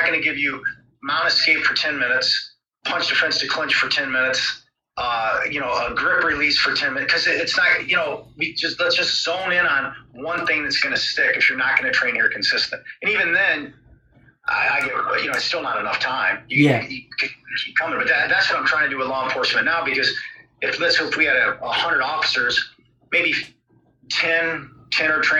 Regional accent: Monroe, United States; So my growing up in Monroe, again, I mentioned it started like super small town.

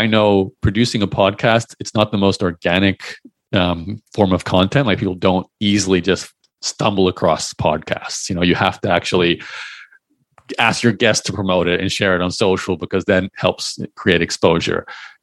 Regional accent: Australia; moved away as an adult; now in Canada; I'm going to make my way to Canada from Australia. I have most of my family were in Canada. I was born and raised in Australia.

